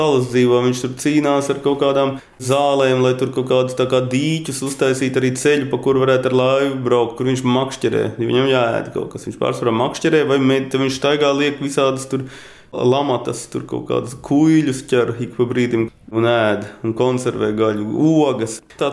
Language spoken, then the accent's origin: Latvian; Latgale, Latvia; es jūtos tikpat, kā es kādreiz bērnību atceros Latgalē ar visām tām tantiņām.